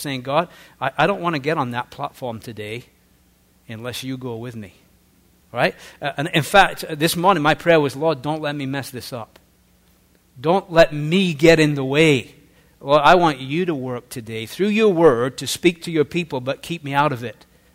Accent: England, United Kingdom; And I love to say this, being an Englishman

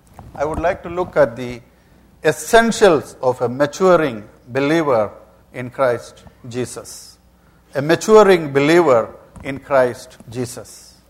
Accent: India; English is a second language; I was born and raised in India, somewhere here.

